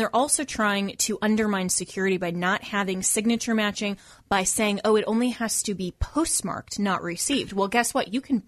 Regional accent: Colorado, United States; like my home state is still Colorado. That's my home state. I still will be voting there.

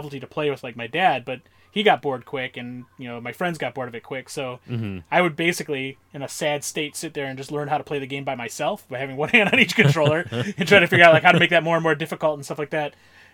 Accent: Michigan, United States; And all the time, I was growing up in Michigan, and out there, a lot of, even in schools, there was a lot of, I don't know how to describe it.

